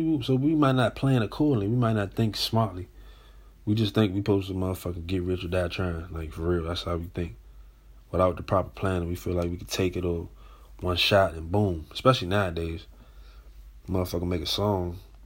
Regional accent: United States; us growing up in America, let's keep it a bean.

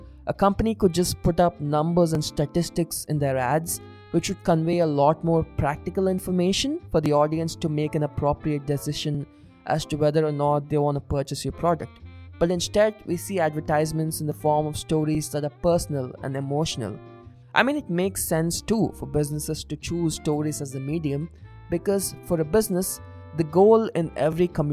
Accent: India; As an Indian, I look at the film industry here with over 1,000 movies produced every year

